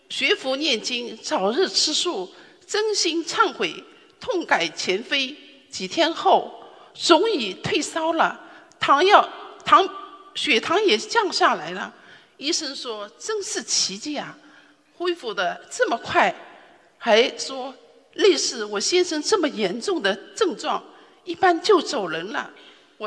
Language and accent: Chinese; Melbourne, Victoria, Australia; 我来自墨尔本，学习心灵法门近五年，吃素已有三年多，